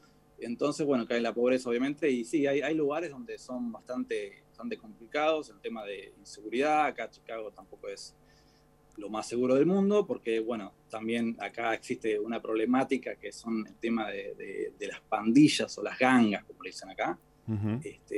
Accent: Argentina; moved away; yo cuando le digo que soy de Argentina

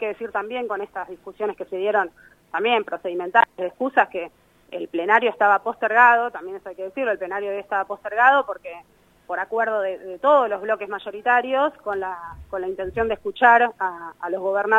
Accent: Buenos Aires Province, Argentina; yo provengo de la provincia de Buenos Aires, y donde gran parte del territorio hay humedales

